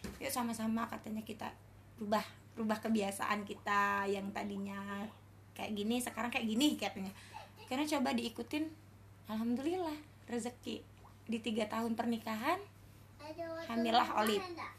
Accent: Makassar, South Sulawesi, Indonesia; now in Maros, Indonesia; setelah saya merantau dari Makassar, Alhamdulillah diberi kesempatan untuk sempat tinggal di kota besar di Sulawesi Selatan. Saya tinggalnya di Maros itu tempo hari.

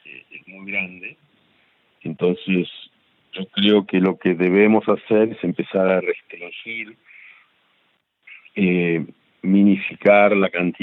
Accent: Bariloche, Río Negro, Argentina; me crié en la Patagonia, en Bariloche, en los años 60.

